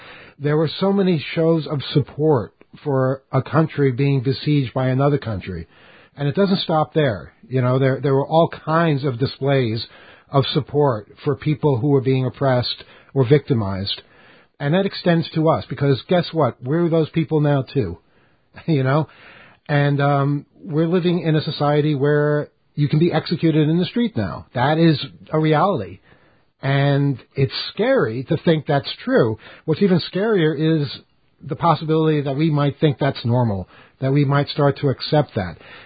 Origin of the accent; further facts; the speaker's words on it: New York, United States; while I'm a European citizen and I switch to European as soon as I get on the plane, I readily admit I'm from New York.